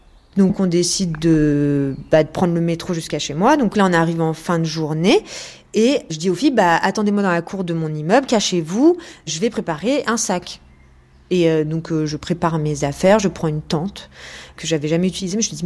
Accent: Boulogne-Billancourt, Île-de-France, France; puisqu'en plus je venais de Boulogne

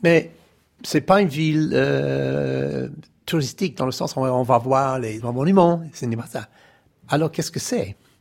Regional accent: New York, United States; La vraie maison, c'est New York. Je suis né à New York, au centre, dans le Manhattan. J'ai grandi, j'ai fait toutes mes études

